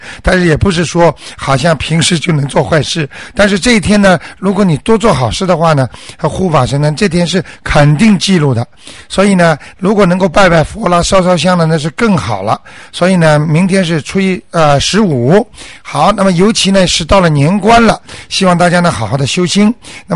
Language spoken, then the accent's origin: Chinese; China; 毕竟呢我们是中国人